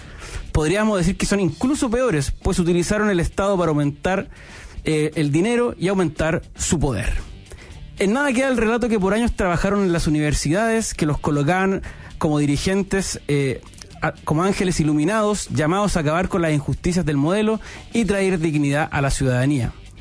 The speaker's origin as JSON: {"language": "Spanish", "region": "Valparaíso", "country": "Chile", "said": "Yo soy de Valparaíso."}